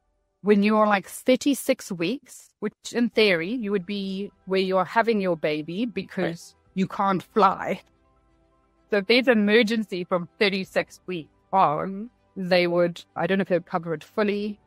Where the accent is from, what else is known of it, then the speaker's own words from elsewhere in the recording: Zimbabwe; I'm from Zimbabwe.